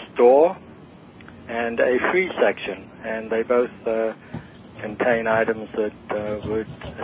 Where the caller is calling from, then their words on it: Los Angeles, California, United States; I'm calling from Los Angeles.